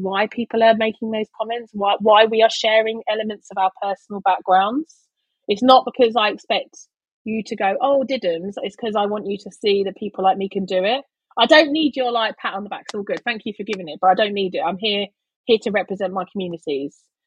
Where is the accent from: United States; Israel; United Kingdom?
United Kingdom; East London, London; I'm from East London.